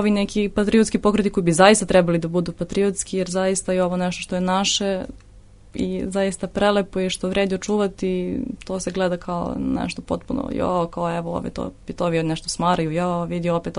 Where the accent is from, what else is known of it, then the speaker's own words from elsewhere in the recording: Pirot, Pirot District, Serbia; ja sam prva iz Pirota, ovde sam već skoro 10 godina